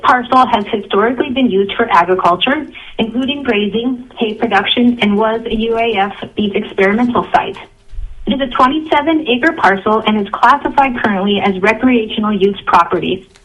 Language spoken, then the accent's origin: English; Alaska, United States; I was born and raised in Alaska and have been farming here for over 2 decades.